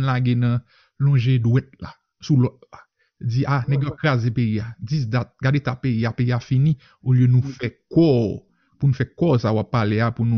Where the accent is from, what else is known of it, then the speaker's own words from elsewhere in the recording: Haiti; c'est porte voix nous en tant que haïtien